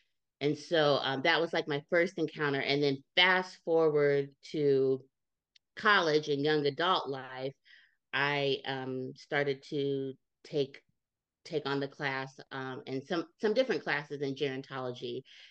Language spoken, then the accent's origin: English; Ohio, United States; now in Charlotte, United States; I moved to Charlotte, North Carolina, because I'm originally from Ohio.